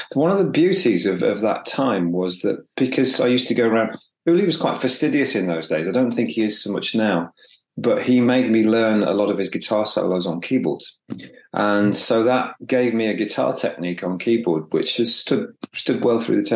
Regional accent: Liverpool, North West England, United Kingdom; and I was growing up in Liverpool.

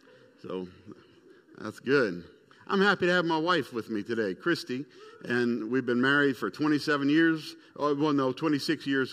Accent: Baton Rouge, Louisiana, United States; born there; also born or lived in Indonesia / Philippines / Botswana; I was born in Baton Rouge, Louisiana. I'm currently living in my 35th house.

